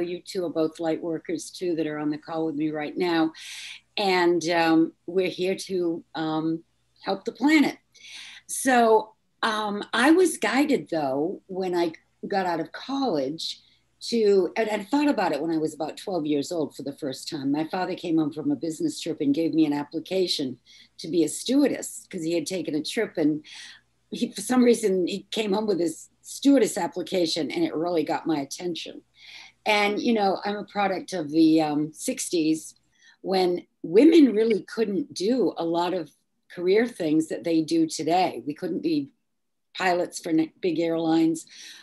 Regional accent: Westport, Massachusetts, United States; I'm from Westport, Massachusetts, and I was born the same year as our president, Donald Trump. I was born in 1946.

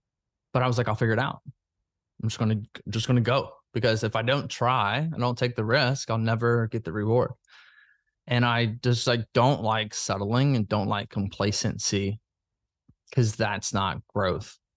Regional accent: Alabama, United States; when growing up in Alabama for 23 years, I thought I would be married at 24 with two kids and a white picket fence.

